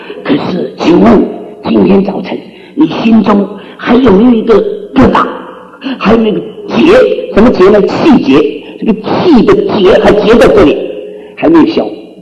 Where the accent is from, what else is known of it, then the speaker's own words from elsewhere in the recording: China; 我们中国人说最毒不过什么？